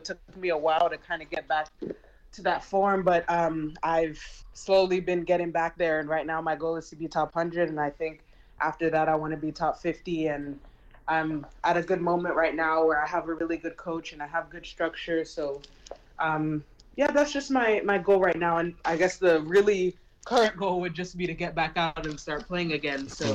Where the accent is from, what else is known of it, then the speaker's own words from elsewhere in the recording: United States; that I should just, you know, play for where I'm from is in the States.